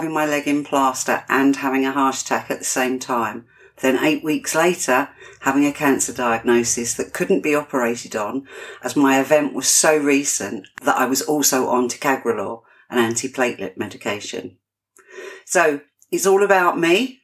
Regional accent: East of England, United Kingdom; I'm from Cambridgeshire in the UK.

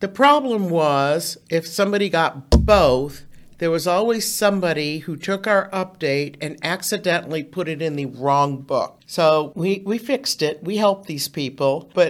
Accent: Warren, Ohio, United States; now in Akron, United States; I grew up in Warren, Ohio, and I use the reference of Warren was like going back to Baby Bear, and Cleveland was Papa Bear.

